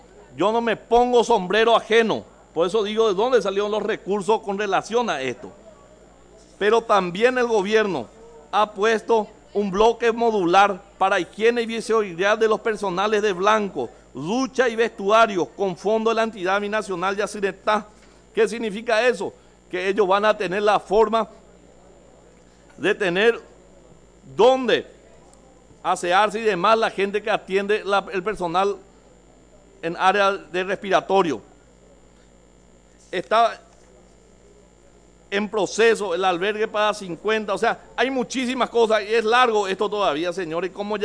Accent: Itapúa, Paraguay; voy a seguir adulándole al presidente para llevar todo lo que pueda en beneficio de mi pueblo itapuense

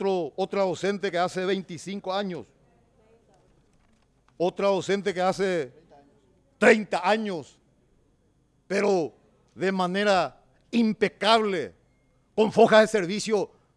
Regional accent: Paraguay; lo hago como ciudadano, como paraguayo.

